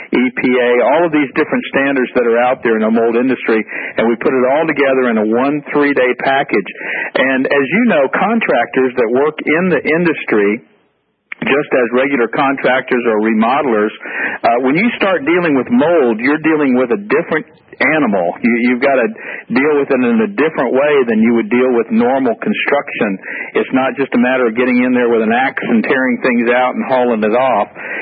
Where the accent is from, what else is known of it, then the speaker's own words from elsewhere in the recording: Louisiana, United States; and then, of course, I'm here from Louisiana.